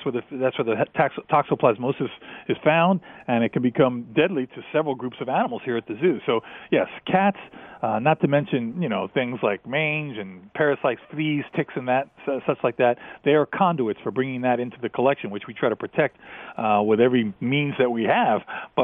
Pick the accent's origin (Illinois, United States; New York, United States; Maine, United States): New York, United States; New York City; You know, I remember being a kid up in New York, growing up in New York City.